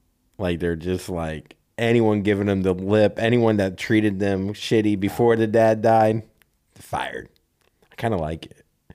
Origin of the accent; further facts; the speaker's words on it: Florida, United States; I'm from Florida.